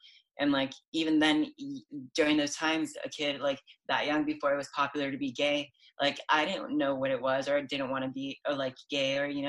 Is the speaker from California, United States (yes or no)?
yes; Pacoima, California, United States; I grew up in the Valley, very poor, you know, like I grew up in Pacoima, North Hills, like that area, it's very bad.